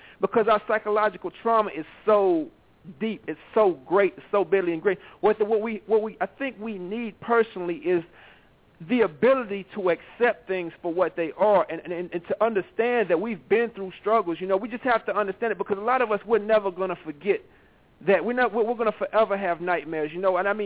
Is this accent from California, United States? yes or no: no; Georgia, United States; before I became Muslim, I was under Southern Baptist. You know, I grew up in Georgia, right?